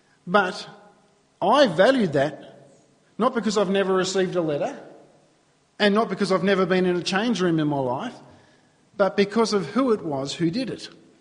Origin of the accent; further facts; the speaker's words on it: New South Wales, Australia; even though I grew up in New South Wales